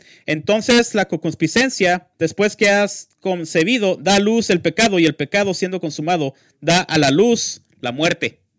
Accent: Dominican Republic; Para la mayoría de ustedes, saben que yo soy de la República Dominicana. No tengo un buen vocabulario inglés.

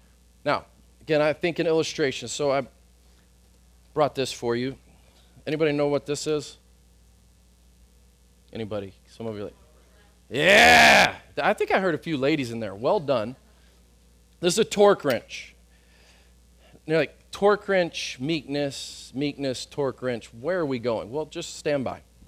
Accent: Texas, United States; And when I hear the word meekness as a man, as a Texan, meekness is not like the hallmark, right, of a Texan man.

